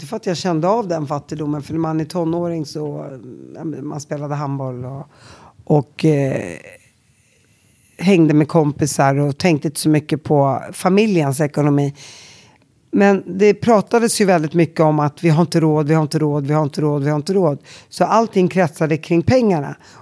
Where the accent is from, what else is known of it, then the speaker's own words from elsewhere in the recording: Uppsala, Uppsala County, Sweden; Sen flyttade jag vidare till Stenhagen. De byggde upp ett nytt område i Uppsala dit vi flyttade. Och där växte jag upp.